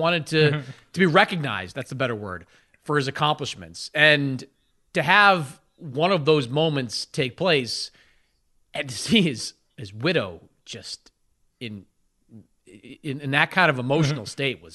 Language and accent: English; Boston, Massachusetts, United States; I'm a Bostonian, right?